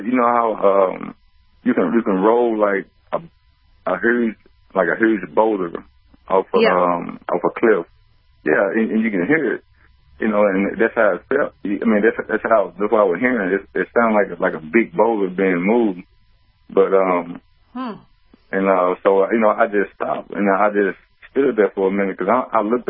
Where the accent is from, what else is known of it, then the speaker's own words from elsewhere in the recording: Mississippi, United States; now in Milwaukee, United States; I really can't tell because I'm from Mississippi.